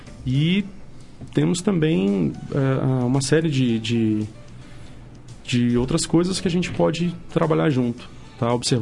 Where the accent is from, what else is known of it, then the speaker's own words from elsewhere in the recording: Conselheiro Lafaiete, Minas Gerais, Brazil; born there; eu nasci em Conselheiro Lafaiete, que é ali pertinho